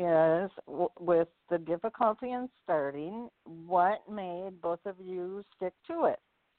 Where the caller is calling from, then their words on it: Minnesota, United States; I am calling from Minnesota. You probably hear it in my voice.